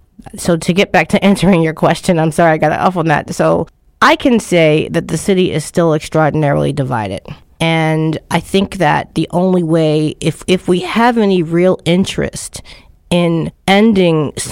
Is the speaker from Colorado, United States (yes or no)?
no; Baltimore, Maryland, United States; I grew up in Baltimore, I grew up in Ashburton, a relatively black middle class neighborhood.